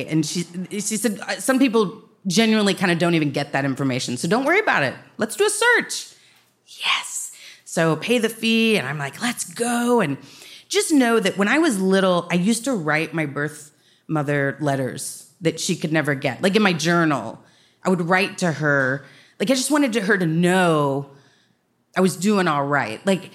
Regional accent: Dallas, Texas, United States; and I'm from Dallas, and I was like, oh, so close.

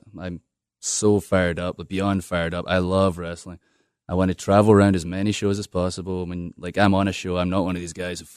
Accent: United States; I grew up in America and, you know, saw them almost like parent figures

